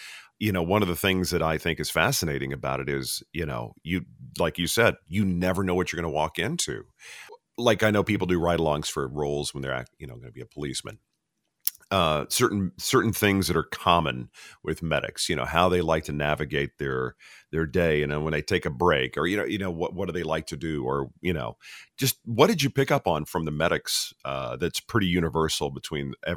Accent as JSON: {"language": "English", "region": "Texas", "country": "United States", "tie": "born or raised there", "said": "Well, you know, growing up in Texas, you remember, you know, if you went to a proper public school, one day out of the week, you're having chicken fried steak."}